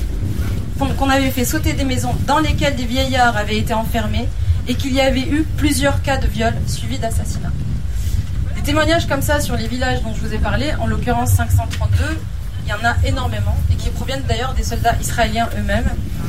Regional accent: Syria; born there; du camp dans lequel moi je suis née en Syrie.

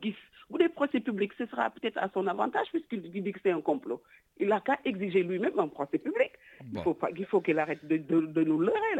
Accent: Senegal; moi je suis fière du Sénégal.

